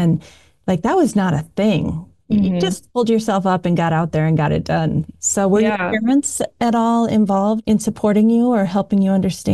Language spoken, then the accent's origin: English; Iowa, United States; because I grew up in Iowa and I went to school in Iowa, master's degree at University of Northern Iowa.